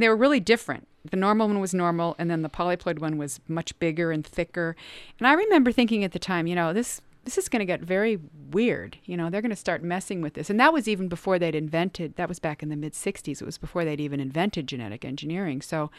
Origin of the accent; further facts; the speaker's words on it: Cincinnati, Ohio, United States; I grew up in Cincinnati.